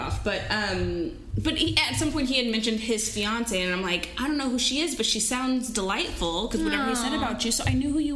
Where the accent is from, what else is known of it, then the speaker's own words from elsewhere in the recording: Portland, Oregon, United States; also born or lived in Texas / San Jose, California; San Jose, California, and Portland, Oregon.